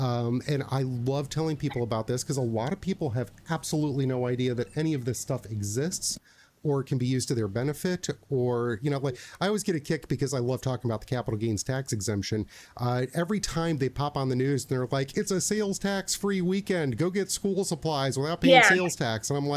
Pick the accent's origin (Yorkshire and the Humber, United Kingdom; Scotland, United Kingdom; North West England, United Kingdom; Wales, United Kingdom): Scotland, United Kingdom; now in United States; I'm like right on the edge of Dunedin. And you know, I'm Scottish